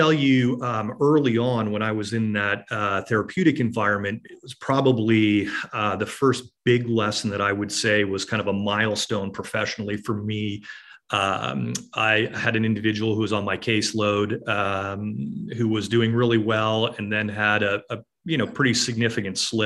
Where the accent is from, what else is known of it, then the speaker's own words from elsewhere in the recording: Canada; As a Canadian, of course, you pretty much have to play hockey to get a passport.